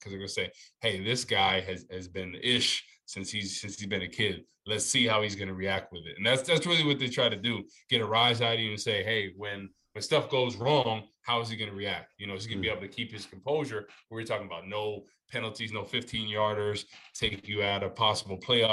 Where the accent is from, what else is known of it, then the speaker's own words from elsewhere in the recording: New Jersey, United States; I was raised in Jersey, man, North Jersey.